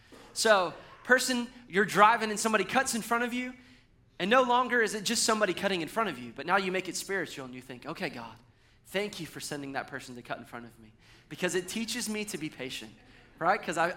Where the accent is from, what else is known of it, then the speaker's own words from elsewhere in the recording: Georgia, United States; Now, I grew up in Georgia, so I think of homegrown stuff as like peach cobbler, like fried chicken